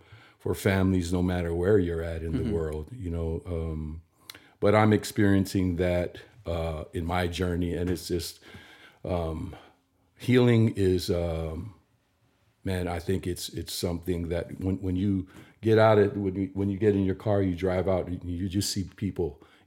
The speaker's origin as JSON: {"language": "English", "country": "American Samoa", "tie": "born or raised there", "lives_now": "Franklin, United States", "said": "we grew up in American Samoa, which is a tiny island, 2000 miles south of Hawaii."}